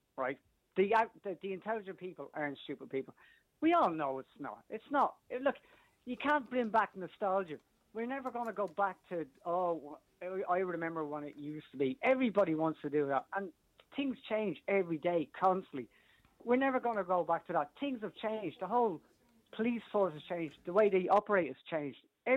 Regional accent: Dublin, County Dublin, Ireland; look, I'm from Stony Batter. It's a stone's throw away from the area.

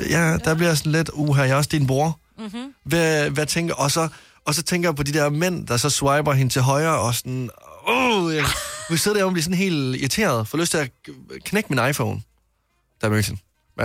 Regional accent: Region of Southern Denmark, Denmark; jeg er fra Sønderjylland

